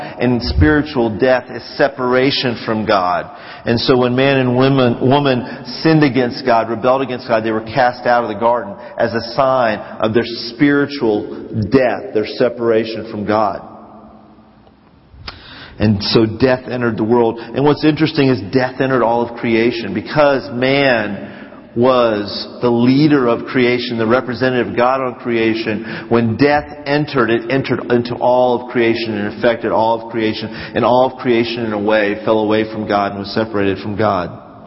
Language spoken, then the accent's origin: English; India; We were brown and everybody else was white. And it was also kind of comical what people would say, "Where are you from?" I said, "We're from India."